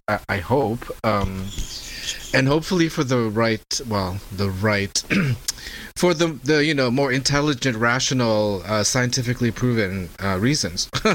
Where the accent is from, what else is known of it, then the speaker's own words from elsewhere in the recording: Canada; You just read it, and as a Canadian, you go, do they believe in what they're writing?